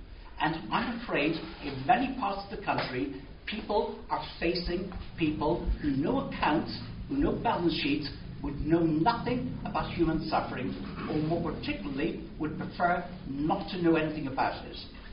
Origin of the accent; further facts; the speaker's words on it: Ireland; now in United Kingdom; I came from Ireland, a place which then, as I hate to say it now, does not have a National Health Service.